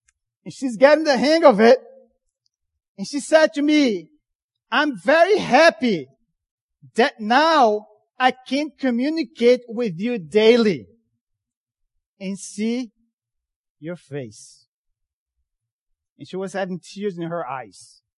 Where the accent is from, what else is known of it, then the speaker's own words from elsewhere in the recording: Brazil; I'm from Brazil originally.